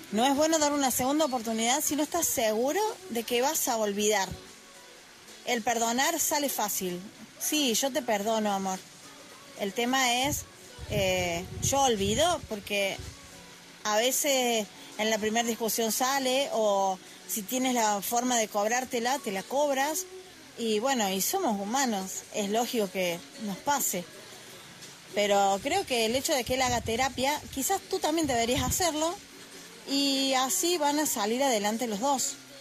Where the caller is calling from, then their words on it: Argentina; desde Argentina